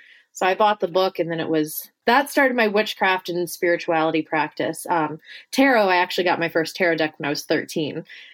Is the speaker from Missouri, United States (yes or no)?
no; Ohio, United States; When I moved back to my home state, Ohio, I did move in with my friend who I'd had since middle school.